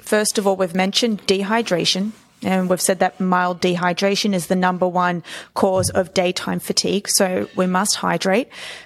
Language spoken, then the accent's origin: English; Australia; now in United States; I am in the United States. You are too. I come from Australia where things are much fresher.